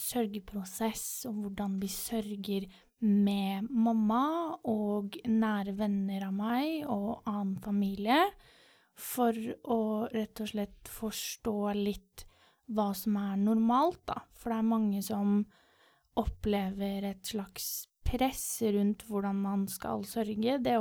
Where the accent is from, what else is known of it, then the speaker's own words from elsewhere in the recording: Moss, Østfold, Norway; Han heter Fredrik, og er som meg født og oppvokst i Moss.